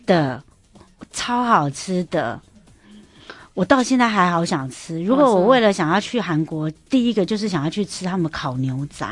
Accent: Taiwan; 我们台湾人都会觉得说啊，那我们顺便在这里喝酒吧。

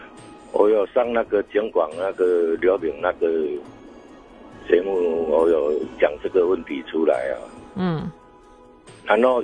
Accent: Changhua County, Taiwan; now in Taichung, Taiwan; 我是彰化嫁到台中的

